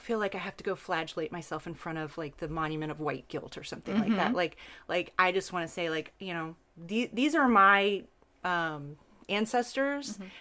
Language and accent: English; Texas, United States; I am a Texan through and through. I mean, hell, I grew up, listen to that.